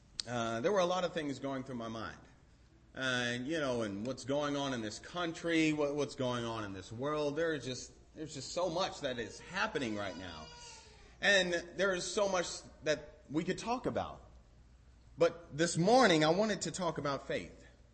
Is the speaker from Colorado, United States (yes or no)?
yes; Denver, Colorado, United States; also born or lived in Tampa, Florida; now in Madison, United States; I am actually from Denver, Colorado. I moved to Tampa, Florida around 7 years ago and then went to Florida College for about 5 years